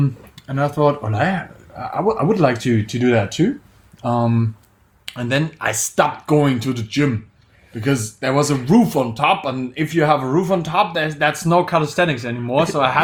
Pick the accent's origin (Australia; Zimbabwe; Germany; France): Germany; English is a second language; I dropped out of army, of the German army. I'm from Germany, actually.